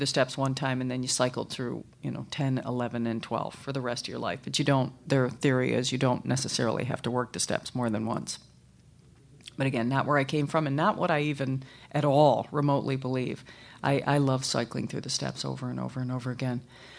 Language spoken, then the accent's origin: English; Michigan, United States; now in Los Angeles, United States; I was paying off student loans here in Los Angeles. Again, I'm originally from Michigan